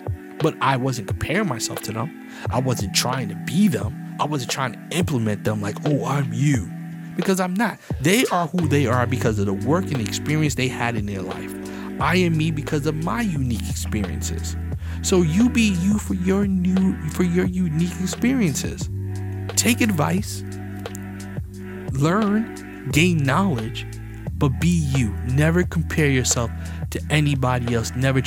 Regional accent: New York City, New York, United States; I'm from New York. I got that New York swag.

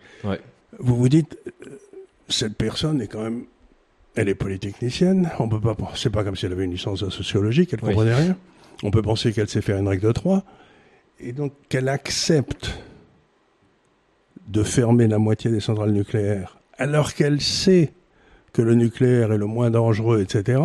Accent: Amiens, Hauts-de-France, France; je me souviens quand j'étais enfant à Amiens, après la guerre, il n'y avait pas de chauffage

